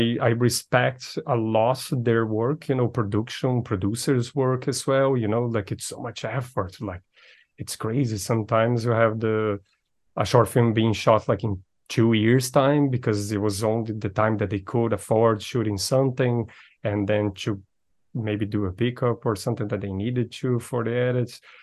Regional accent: Brazil; English is a second language; I'm from Brazil.

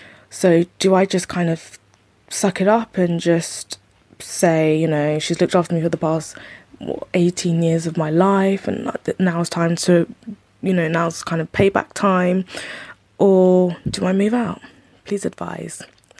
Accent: London, United Kingdom; I'm 24 and I'm from London. I currently live with my mother

